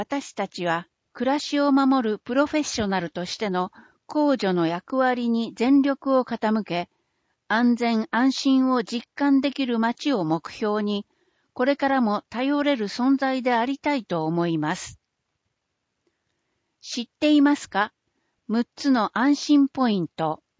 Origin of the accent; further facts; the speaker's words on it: Hirakata, Osaka, Japan; 私は枚方育ちで、町も人も大好きです。